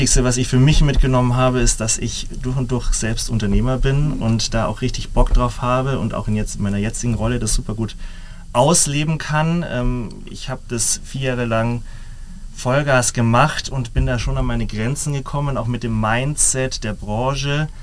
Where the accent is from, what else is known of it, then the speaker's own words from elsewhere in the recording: Schliersee, Bavaria, Germany; Also ich komme ursprünglich vom schönen Schliersee, schönen idyllischen Schliersee, ist in der Nähe vom Tegernsee, für alle Zuhörer, die nicht aus Bayern kommen. Bin dort auch aufgewachsen